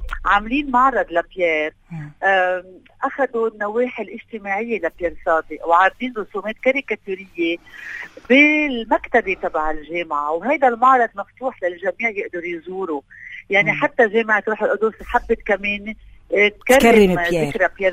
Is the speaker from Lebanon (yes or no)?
yes; Lebanon; مش نفسيتنا كلبنانية